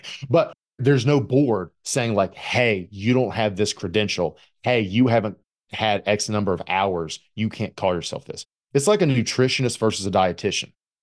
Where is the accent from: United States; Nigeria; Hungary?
United States; Appalachia; I'm Appalachian, we call it a buggy.